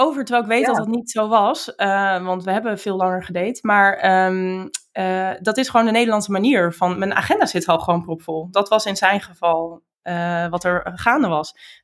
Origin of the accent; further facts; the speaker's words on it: Netherlands; dat ik daar zelf dus ook mee struggelde als Nederlander in Nederland.